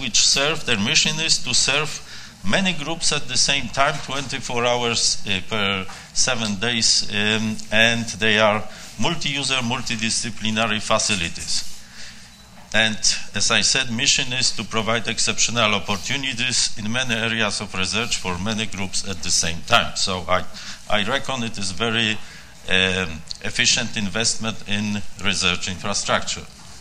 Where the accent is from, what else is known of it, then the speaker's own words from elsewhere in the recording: Kraków, Lesser Poland, Poland; English is a second language; from Kraków, Poland, representing Synchrotron Solaris